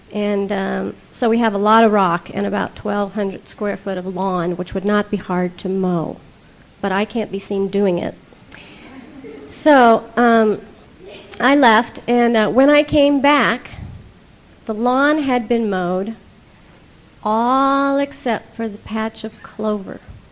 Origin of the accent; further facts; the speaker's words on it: Nebraska, United States; now in Boulder, United States; I'm from Boulder, Colorado. I originally hail from Nebraska, where having a green lawn is like the best thing that you can have.